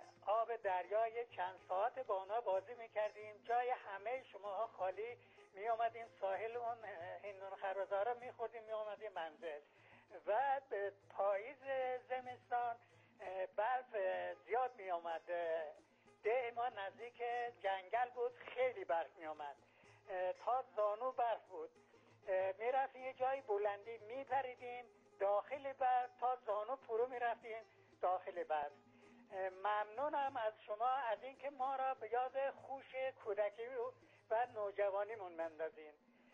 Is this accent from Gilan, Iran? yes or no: yes; Gilan, Iran; now in Tehran, Iran; من اهل گیلانم و فعلا ساکن تهران هستم.